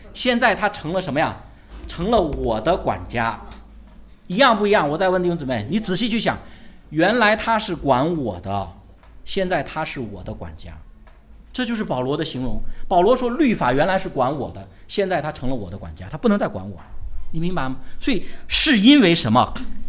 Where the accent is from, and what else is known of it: China